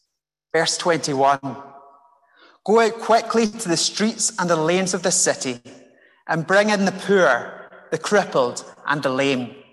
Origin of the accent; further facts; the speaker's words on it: Scotland, United Kingdom; I, as a Scot, I am a Gentile.